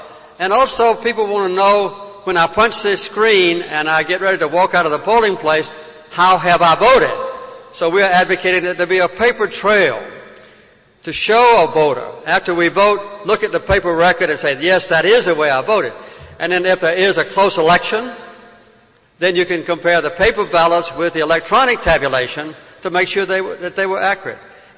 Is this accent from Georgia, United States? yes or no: yes; Georgia, United States; I come from Georgia, and I've been embarrassed that my own state passed a law this year